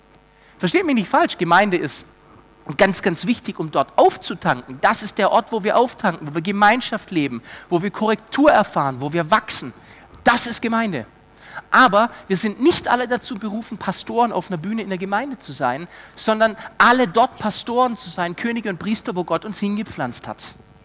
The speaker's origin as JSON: {"language": "German", "town": "Stuttgart", "region": "Baden-Württemberg", "country": "Germany", "said": "Gut, ich komme aus Stuttgart. Ganz hartes Pflaster."}